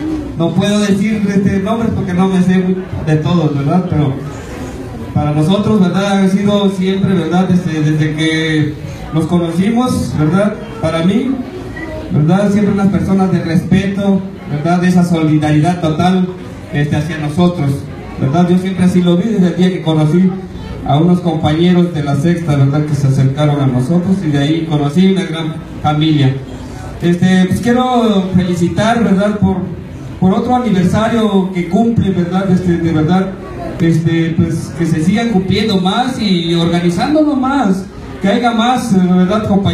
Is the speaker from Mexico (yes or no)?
yes; Mexico; nosotros como mexicanos